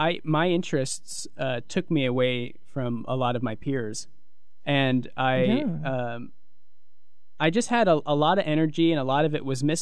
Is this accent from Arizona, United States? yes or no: yes; Tucson, Arizona, United States; And actually growing up in Tucson, Arizona, you have the Sonoran Desert